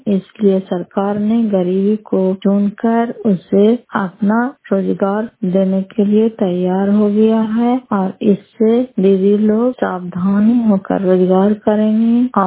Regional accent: Fatehpur, Bihar, India; घर फतेहपुर, पंचायत मकसौता, जिला नालंदा और हरपसरा ब्लॉक की निवासी हूँ।

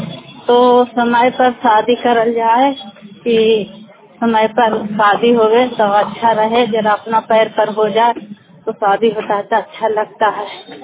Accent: Uttar Pradesh, India; now in Manesar, India; मैं उपी के रहने वाला हूँ और इनके मनेसर में बाप गांव में रहते हैं।

